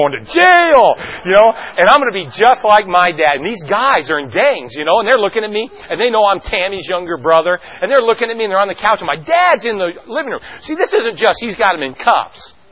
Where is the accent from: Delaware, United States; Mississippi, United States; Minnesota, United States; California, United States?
California, United States; That's just the way it was where we grew up in California.